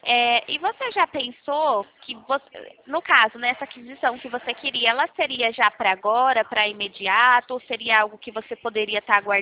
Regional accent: Presidente Prudente, São Paulo, Brazil; eu sou aqui da cidade de Presidente Prudente, interior de São Paulo.

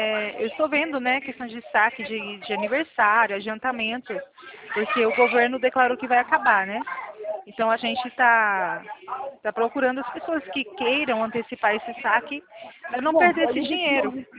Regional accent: São Paulo, Brazil; Nós somos do interior de São Paulo.

